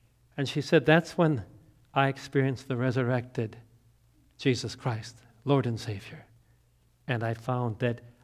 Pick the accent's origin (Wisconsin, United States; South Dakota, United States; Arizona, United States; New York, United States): Wisconsin, United States; New Richmond; I grew up in New Richmond, Wisconsin, so when I hear places like Ellsworth and River Falls